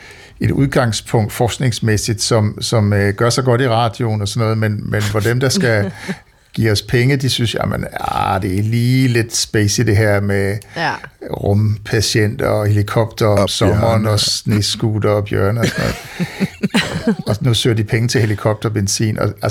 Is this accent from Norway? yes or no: no; Jutland, Denmark; Nu er jeg også jyde